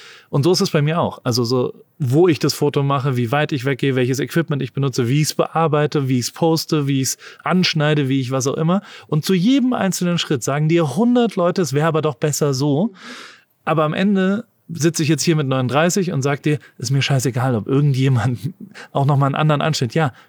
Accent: United States; ich komme da aus Amerika

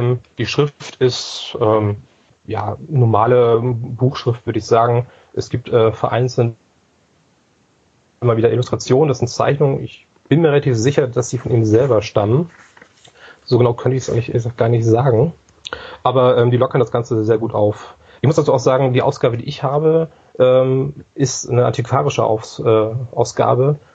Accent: Hamburg, Germany; Ich komme aus Hamburg, bin hier geboren, hier aufgewachsen und habe einen Großteil meines Lebens hier verbracht. Und ich bin 42 Jahre alt im Moment.

